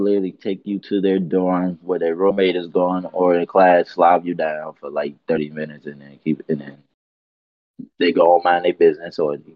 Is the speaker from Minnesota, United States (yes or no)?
yes; Minnesota, United States; She was like, where are you from? I said, you know, I'm from Minnesota.